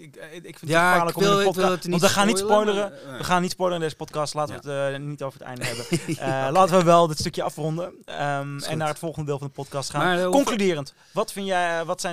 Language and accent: Dutch; Overijssel, Netherlands; vroeger bij mij op school en in Twente, waar ik vandaan kwam